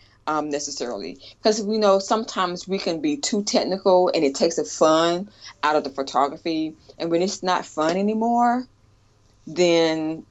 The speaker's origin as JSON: {"language": "English", "region": "North Carolina", "country": "United States", "said": "I'm from North Carolina, so I've had going back and forth home all in the last 2.5 months"}